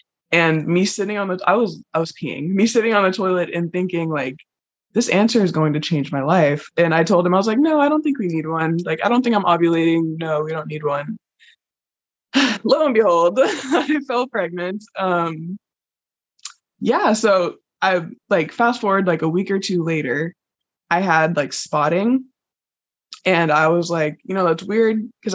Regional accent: Dallas, Texas, United States; little staycation, like a mini vacation within our hometown, or, you know, within like Dallas, because we're from Texas.

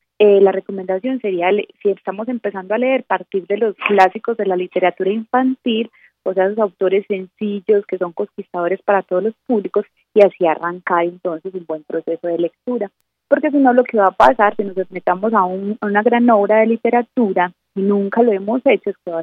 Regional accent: Colombia; de lo que vivimos como colombianos

